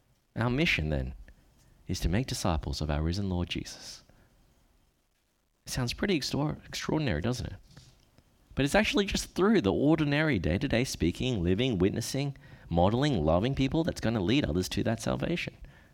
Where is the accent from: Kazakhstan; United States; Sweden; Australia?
Australia; if you don't know, I'm Australian, born Chinese, okay? I sound very Australian.